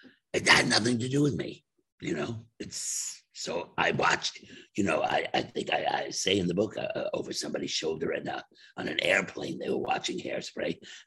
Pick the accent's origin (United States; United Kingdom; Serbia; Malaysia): United Kingdom; England; We are the English actors, and we can play heterosexual, but they can't play gay.